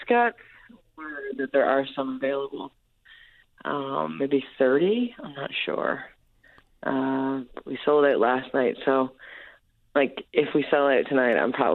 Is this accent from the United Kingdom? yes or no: no; Badger, Newfoundland and Labrador, Canada; No, I'm from Badger.